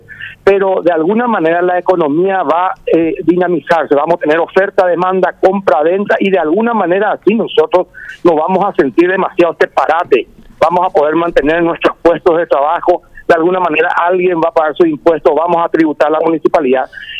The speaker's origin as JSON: {"language": "Spanish", "region": "Asunción", "country": "Paraguay", "moved": "yes", "said": "yo hace 11, 12 años vine de Asunción para acá."}